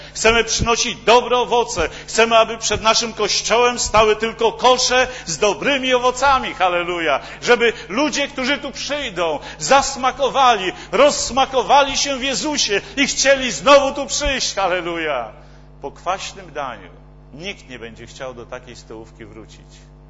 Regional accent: Katowice, Silesian Voivodeship, Poland; jest zboru w Katowicach, skąd pochodzę.

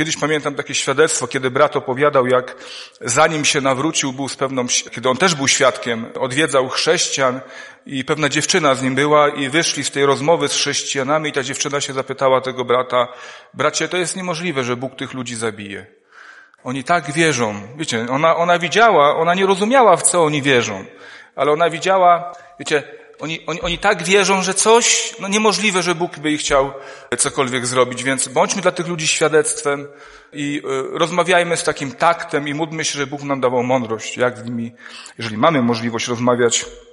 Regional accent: Świnoujście, West Pomeranian Voivodeship, Poland; now in Żory, Poland; Pochodzę ze Świnoujścia. Ogólnie powiem, że macie przepiękne widoki. U nas jest płasko i nic takiego nie ma. Uczęszczam, obecnie mieszkam w Żorach

